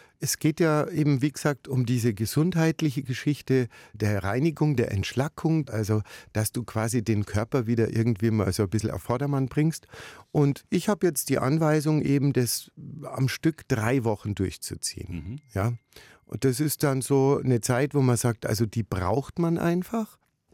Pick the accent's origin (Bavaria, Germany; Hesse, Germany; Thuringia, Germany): Bavaria, Germany; Munich; Also es ist ja meine Heimatstadt